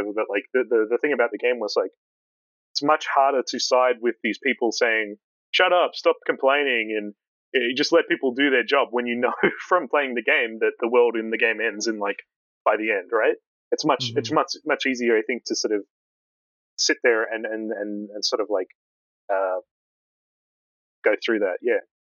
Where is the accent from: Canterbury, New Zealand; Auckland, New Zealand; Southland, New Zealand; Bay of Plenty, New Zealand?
Bay of Plenty, New Zealand; Tauranga; Yeah, so you know, I'm Maori. I'm from Ngaitarangi, which is where the game like sort of takes place in Tauranga, which is you know, within that tribal boundary.